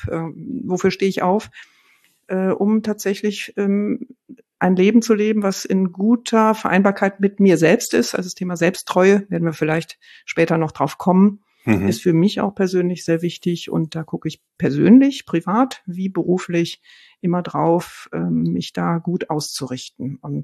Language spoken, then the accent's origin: German; Rhineland, Germany; now in Berlin, Germany; ich bin Rheinländerin. Irgendwie habe ich das Gefühl, das wäre wichtig. Also ich habe einen Sinn für Lebensfreude und für Genuss. Lebe jetzt viele, viele Jahre in Berlin